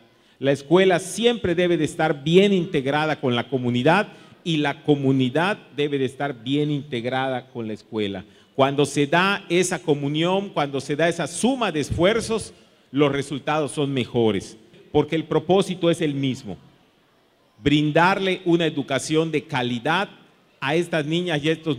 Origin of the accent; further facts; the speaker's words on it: Yucatán, Mexico; eso nos da la confianza a todos nosotros como yucatecos